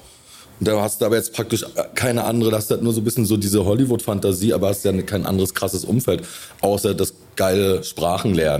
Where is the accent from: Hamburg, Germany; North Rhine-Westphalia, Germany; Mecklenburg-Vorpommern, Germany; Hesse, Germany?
Mecklenburg-Vorpommern, Germany; Rostock; bei uns in Rostock gab es halt viele Kids, wo die Eltern Seemänner waren.